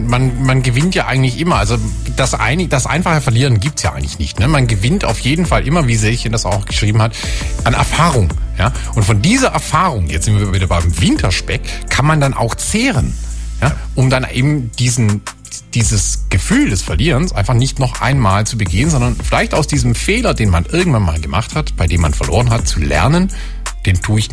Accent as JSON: {"language": "German", "region": "Southern Germany", "country": "Germany", "said": "durch die schöne Landschaft bei uns zu Hause in Süddeutschland mit dem Rad fahren."}